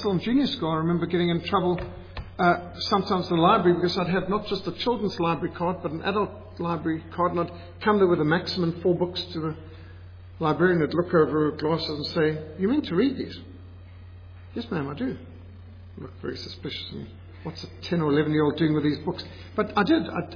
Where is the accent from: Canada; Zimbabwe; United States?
Zimbabwe; I grew up in Rhodesia, in a society which was very decentralized, very rural.